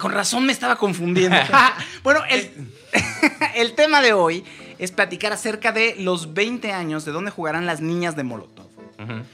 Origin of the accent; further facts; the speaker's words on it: Mexico; Pues sí, veníamos como mexicanos, ¿verdad?